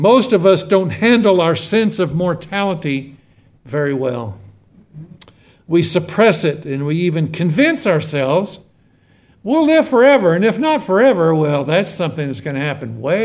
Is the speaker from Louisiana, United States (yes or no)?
yes; Shreveport, Louisiana, United States; you know we're from Louisiana